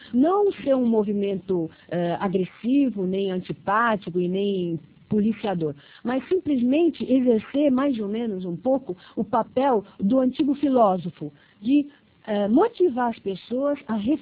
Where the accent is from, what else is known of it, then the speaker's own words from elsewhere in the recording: Brazil; mas eu, como brasileira